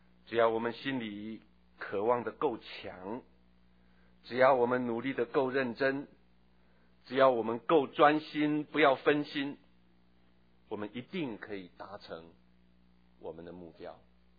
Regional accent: Taitung County, Taiwan; 我从小在台东长大，一个相当偏僻的城镇，在光明新村

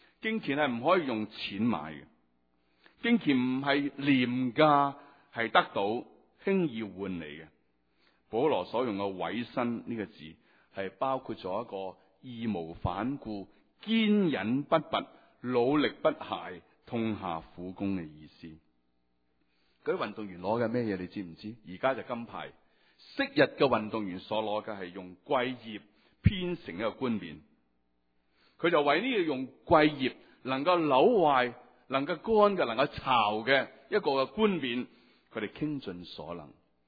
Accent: China; 要揾我哋中国人教师啦，揾阿龙花教师啦

